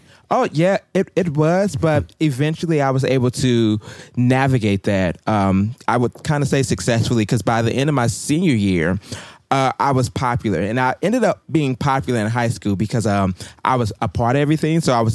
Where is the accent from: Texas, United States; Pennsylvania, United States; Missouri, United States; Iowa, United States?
Missouri, United States; Pine Line; also born or lived in St. Louis; And I grew up started in Pine Line, Missouri. I went to Pine Line Elementary.